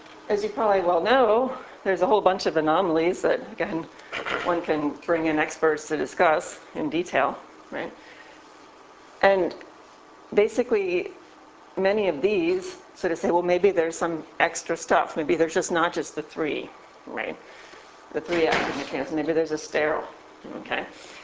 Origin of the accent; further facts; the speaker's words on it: Wisconsin, United States; And I come from Wisconsin, where an ice cube, that's the world is law, right?